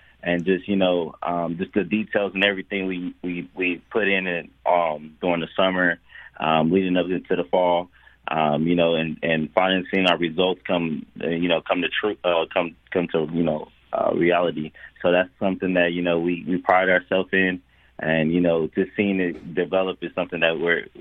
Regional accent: California, United States; moved away; also born or lived in Nevada / Texas; I was born and raised in California. My mom decided to move to Vegas, and then from on there, she met someone, and we ended up moving to Texas.

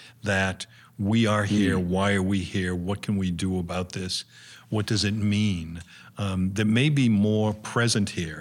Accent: Ireland; as a human being or even more as an Irish Catholic, in fact.

